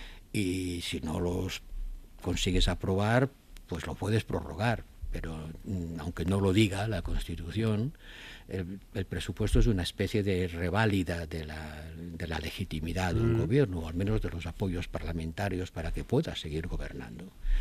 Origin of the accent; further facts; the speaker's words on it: Catalonia, Spain; yo he sido secretario de Estado de Hacienda y soy catalán